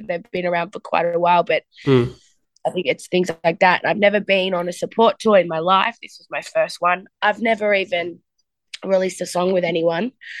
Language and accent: English; Melbourne, Victoria, Australia; I'm from Melbourne, but I'll fly home today.